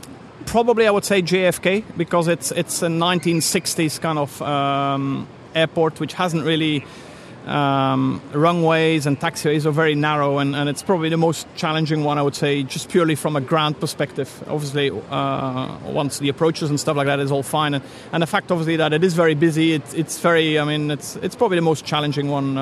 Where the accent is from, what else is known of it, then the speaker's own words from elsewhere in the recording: Belgium; That's where I'm from, and I'm from Belgium, and that's where I actually learned to fly as well.